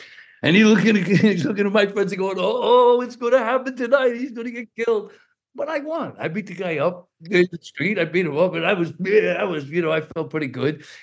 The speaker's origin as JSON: {"language": "English", "town": "New York City", "region": "New York", "country": "United States", "tie": "born or raised there", "said": "I grew up in East New York and Brooklyn, where we fought every day."}